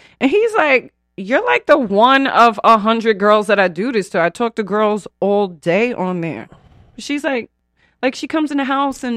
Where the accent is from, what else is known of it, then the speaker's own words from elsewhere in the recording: Bronx, New York, United States; now in California, United States; My favorite joke is that, look, okay, so I am from the Bronx and I moved to California.